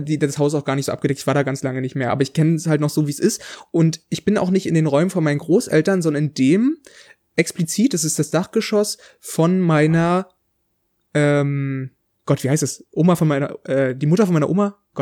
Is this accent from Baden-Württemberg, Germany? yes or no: no; Saxony-Anhalt, Germany; lande ich in Sachsen-Anhalt, also da, wo ich aufgewachsen bin